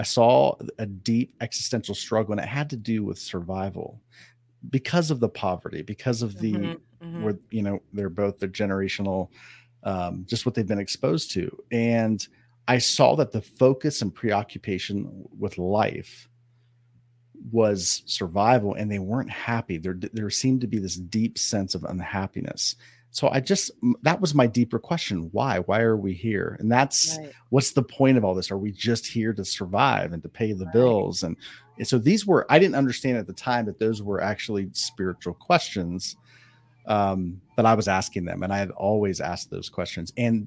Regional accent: Ohio, United States; I grew up in Ohio. So where I live now it's not normal, you know, mountains and ocean and desert, and you get all the topography.

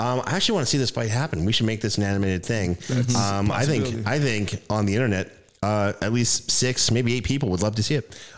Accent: Canada; born there; And I'm playing catch up because I was born in Canada.

